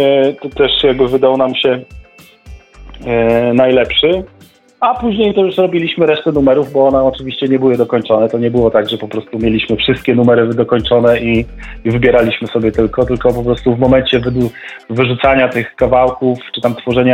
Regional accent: Szczecin, West Pomeranian Voivodeship, Poland; Ja, jak wiesz, jestem ze Szczecina, więc, że tak powiem, mój zespół powstał tutaj z moich przyjaciół szczecińskich

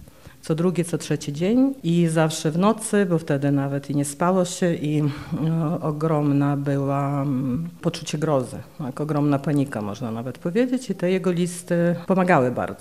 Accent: Drohobych, Lviv Oblast, Ukraine; jestem z Drohobycza

